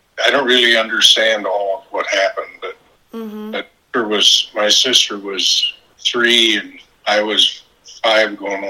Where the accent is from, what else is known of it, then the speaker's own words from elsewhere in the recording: Peru, Indiana, United States; also born or lived in Fort Wayne; I grew up in Peru, Indiana, and also in Fort Wayne.